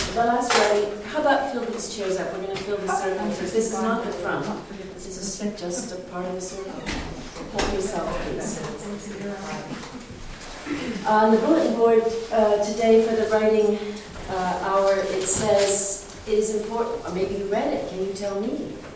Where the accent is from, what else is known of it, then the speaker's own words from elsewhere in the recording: Seattle, Washington, United States; now in Edmonton, Canada; I come down from Edmonton, Alberta. I grew up in Seattle, Washington, in a Lutheran home.